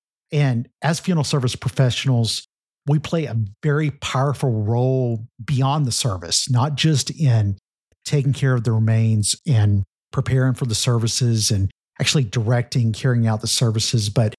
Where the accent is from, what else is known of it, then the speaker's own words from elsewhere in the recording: Louisiana, United States; Robert, I know you're in Louisiana and I'm from Louisiana.